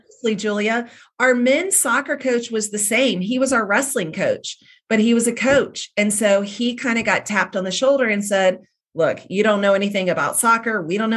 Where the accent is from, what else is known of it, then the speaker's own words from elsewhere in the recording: South Carolina, United States; going back to my hometown, very rural community outside of Columbia, South Carolina, for me, soccer in high school started my junior year.